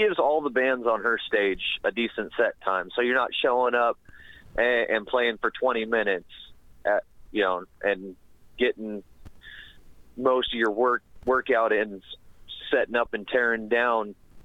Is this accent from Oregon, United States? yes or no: yes; Oregon, United States; I'm from Oregon originally, so I moved back to Oregon for a couple of years